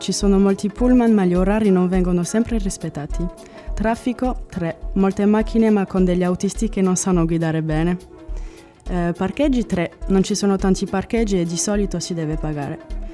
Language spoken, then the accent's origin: Italian; Toulouse, Occitania, France; Italian is a second language; now in Cagliari, Italy; Tolosa, una città al sud della Francia.